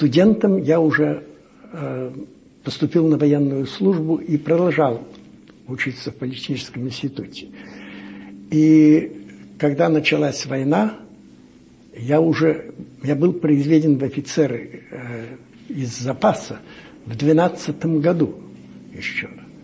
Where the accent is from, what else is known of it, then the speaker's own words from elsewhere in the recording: Odesa, Odesa Oblast, Ukraine; also born or lived in Gatchina; Но мне было всего 2 года, когда отец мой, как специалист по сооружениям портовым, был переведен на юг, как один из строителей Одесского порта. И, значит, мое детство прошло главным образом на берегах Черного моря.